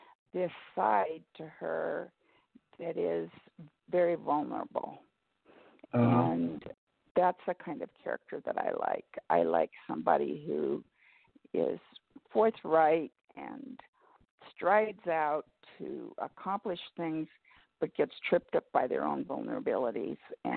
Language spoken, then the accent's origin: English; California, United States; And I'm from Southern California and grew up there.